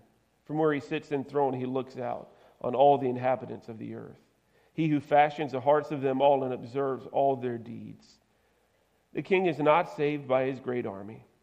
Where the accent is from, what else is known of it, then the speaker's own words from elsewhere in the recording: Georgia, United States; I grew up in South Georgia, right? And wrestling in South Georgia was just a little bit different.